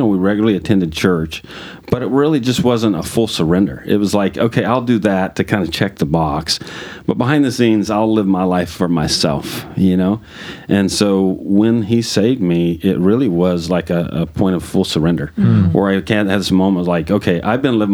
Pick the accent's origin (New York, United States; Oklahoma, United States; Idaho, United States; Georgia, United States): Oklahoma, United States; And, you know, again, being born and raised in Oklahoma, everybody knew about Jesus.